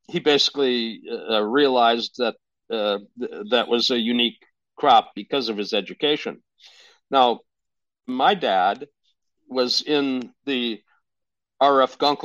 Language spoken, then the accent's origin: English; Fargo, North Dakota, United States; born there; I was born in Fargo at St. Luke's Hospital.